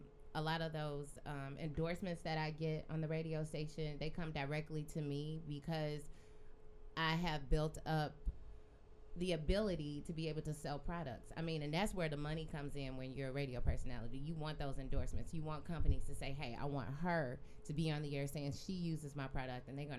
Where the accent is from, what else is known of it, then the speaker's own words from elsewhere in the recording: St. Louis, Missouri, United States; But like, I'm from St. Louis, and I've spent my entire radio career here